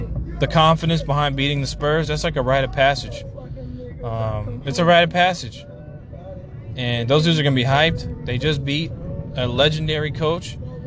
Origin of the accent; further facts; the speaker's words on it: Louisiana, United States; Being down from Louisiana, I love the Saints.